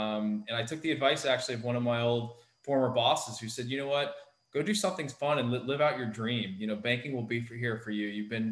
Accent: Florida, United States; growing up in South Florida was always a huge, and still am, it's tough at times, but still am a very big Miami Dolphins fan.

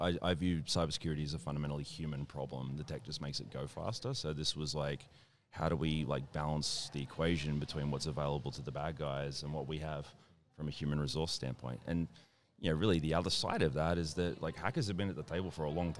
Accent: Australia; And also I'm Australian

